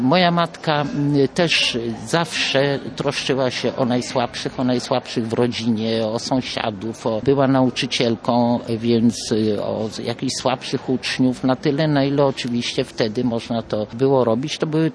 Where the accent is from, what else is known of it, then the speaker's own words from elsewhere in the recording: Poznań, Greater Poland Voivodeship, Poland; born there; Urodziłam się w Poznaniu, ponieważ po wojnie, zupełnie niezależnie, oboje moi rodzice jeszcze wtedy się nie znali, trafili do Poznania, bo Warszawa nie istniała i tam się poznali.